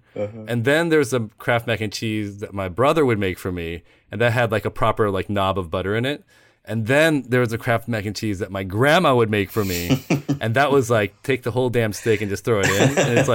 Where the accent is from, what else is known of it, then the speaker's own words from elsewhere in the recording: Midwest, United States; I grew up in the Midwest, and I also similarly, when I was a kid, didn't really put my sort of Koreanness out there.